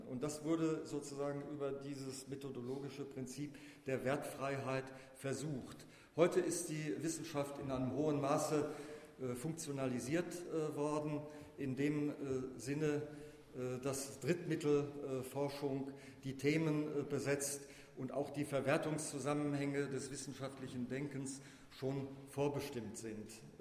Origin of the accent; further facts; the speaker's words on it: Lusatia, Germany; Ich komme ja aus der Lausitz, da hatte Vattenfall sozusagen das Land in seiner Hand, heute nach dem Verkauf LEAG.